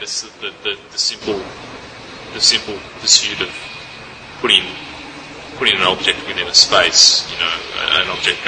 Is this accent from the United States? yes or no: no; Sydney, New South Wales, Australia; I'm originally from Sydney. Sydney is my home.